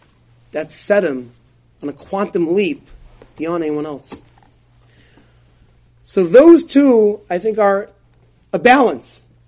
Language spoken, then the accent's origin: English; Brooklyn, New York, United States; Even though I grew up in Brooklyn, but I had the schuss of going to Masifta in Queens.